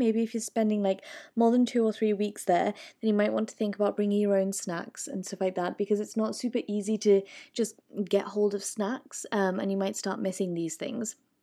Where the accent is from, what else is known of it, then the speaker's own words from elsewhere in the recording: United Kingdom; moved away; Obviously, I'm British, so I've been out of the country for a while